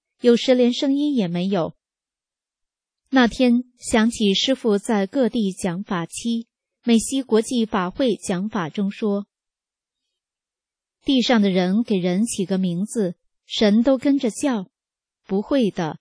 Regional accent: Northeast China, China; 但我也是东北人啊

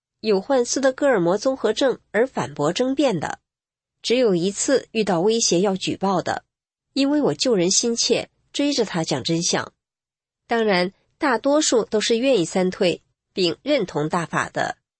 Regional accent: China; 历次运动都是煽动中国人斗中国人，我们是中国人，不是马列子孙

